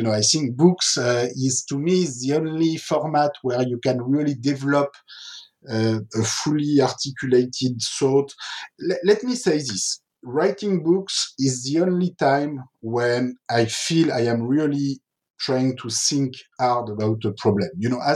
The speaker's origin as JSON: {"language": "English", "country": "France", "tie": "born or raised there", "said": "I grew up in France in the 1970s, so this was just a decade after decolonization, or 10, 20 years after decolonization."}